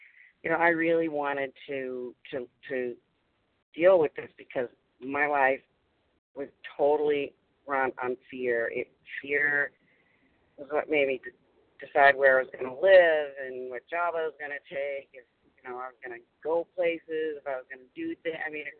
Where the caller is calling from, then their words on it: Massachusetts, United States; I'm calling from Massachusetts.